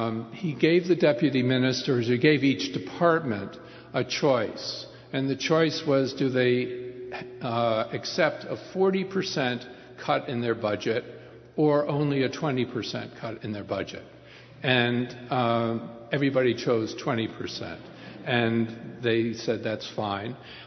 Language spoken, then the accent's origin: English; Ontario, Canada; I'm from Ontario